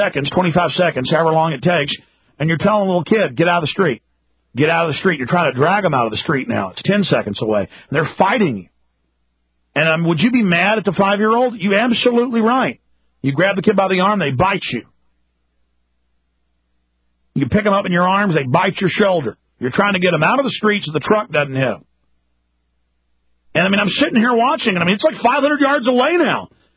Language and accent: English; Dallas, Texas, United States; and this is how I grew up in Dallas. Thank God Austin didn't like this, but I grew up a lot of rough stuff.